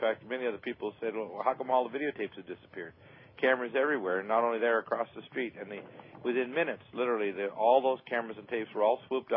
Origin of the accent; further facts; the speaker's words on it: Detroit, Michigan, United States; born there; I'm born in Detroit. I'm an American. I've worked in both countries the last 11 years in Colorado. I've worked in Illinois and Georgia.